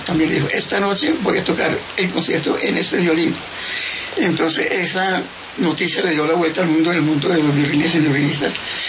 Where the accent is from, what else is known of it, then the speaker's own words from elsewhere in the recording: Cali, Valle del Cauca, Colombia; born there; por eso yo nací en Cali. Pero yo nunca viví en Cali.